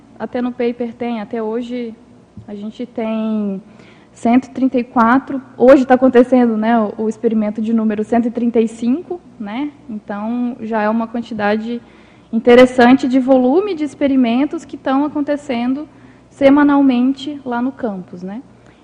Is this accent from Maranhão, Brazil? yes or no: no; Belo Horizonte, Minas Gerais, Brazil; moved away as an adult; now in Foz do Iguaçu, Brazil; eu não sou de Foz do Iguaçu, eu sou natural de Belo Horizonte, Minas Gerais, e quando eu me mudei para Foz, né, no final, eu me mudei em 2019